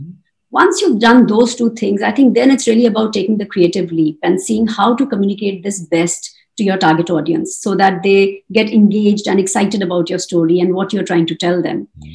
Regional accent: Chandigarh, India; moved away as an adult; You know, I was a small town girl. I grew up in Chandigarh.

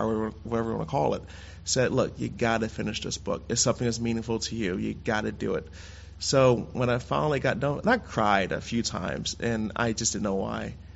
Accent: Trenton, New Jersey, United States; I was born and raised in Trenton. I went to mainly public schools.

